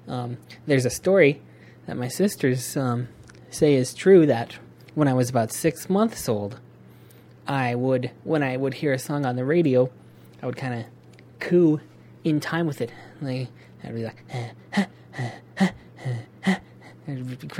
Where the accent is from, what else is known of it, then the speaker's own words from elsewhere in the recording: North Dakota, United States; I should mention I'm from South Dakota and grew up on a little ranch in North Dakota, just across the line from the South Dakota border, and cattle ranch.